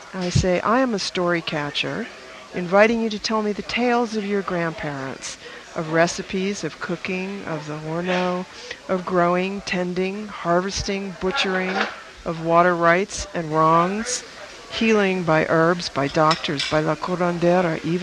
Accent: New England, United States; you and I grew up in New England, where I'm not even sure how people mated with all that plaid and polar fleece.

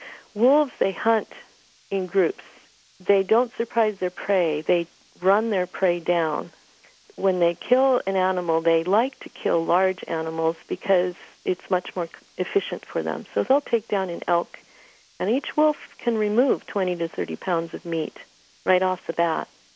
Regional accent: Montana, United States; I'm from Montana, and up north we have a whole lot of wolves

